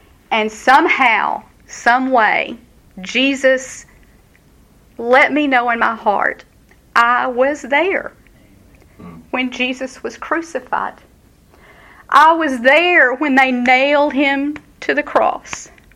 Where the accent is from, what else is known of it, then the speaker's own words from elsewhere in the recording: Texas, United States; Again, I grew up in Texas.